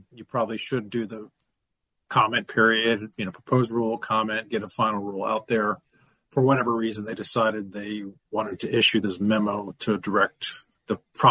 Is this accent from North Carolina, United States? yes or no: no; Virginia, United States; I grew up in the Washington suburbs of Northern Virginia